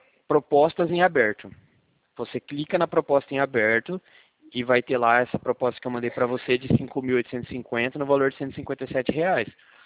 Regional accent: Marília, São Paulo, Brazil; Eu sou da cidade de Marília, interior de São

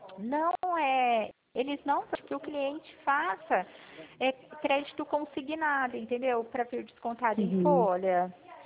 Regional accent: Pirassununga, São Paulo, Brazil; eu fico na cidade de Pirassununga, sou do estado de São Paulo.

